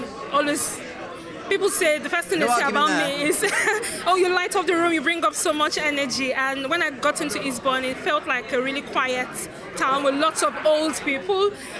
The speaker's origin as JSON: {"language": "English", "country": "Nigeria", "said": "Because I come from Nigeria"}